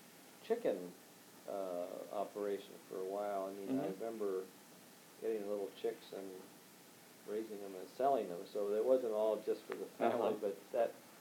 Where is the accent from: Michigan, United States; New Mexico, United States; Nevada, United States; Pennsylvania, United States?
Pennsylvania, United States; Souderton; born there; I was born in November 24, 1941, and it was in Souderton, Pennsylvania, which is about midway between Philadelphia and Allentown.